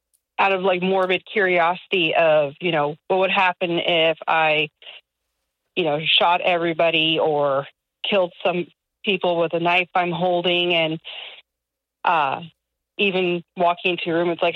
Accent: California, United States; Don't I help? I'm from California.

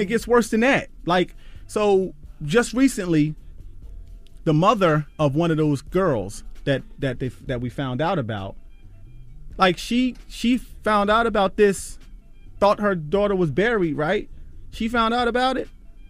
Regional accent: Philadelphia, Pennsylvania, United States; I'm from Philly.

